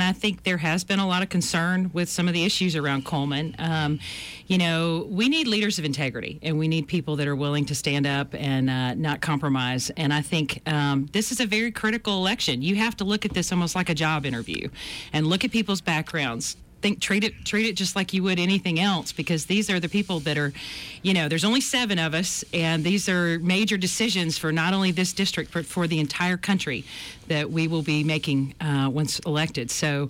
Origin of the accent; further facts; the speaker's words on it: Montgomery, Alabama, United States; I grew up right here in Montgomery.